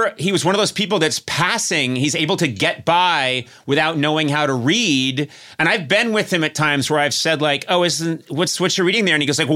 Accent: Brookline, Massachusetts, United States; I grew up in Brookline, Massachusetts, birthplace.

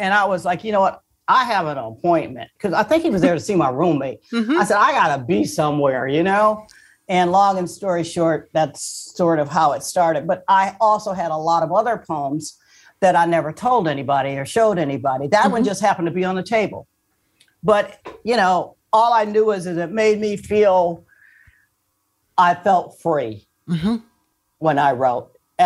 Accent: Port Huron, Michigan, United States; Right on the Canadian border. My senior prom was in Canada, Sarnia, Ontario.

